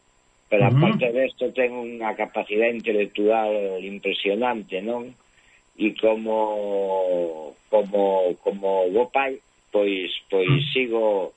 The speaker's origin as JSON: {"language": "Galician", "town": "Erandio", "region": "Basque Country", "country": "Spain", "tie": "born or raised there", "said": "eu estuve en Euskal Herria, no meu pobo en Erandio, na plaza"}